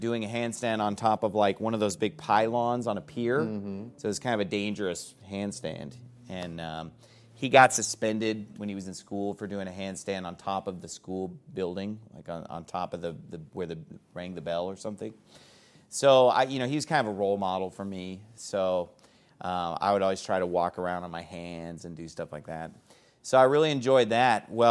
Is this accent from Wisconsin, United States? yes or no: no; Sacramento, California, United States; moved away as an adult; now in Arizona, United States; I was born in Sacramento, California. I was born at Kaiser North on Morse Avenue. And I lived there my entire life up until I was 22 years old when I went off to Hiles Anderson College.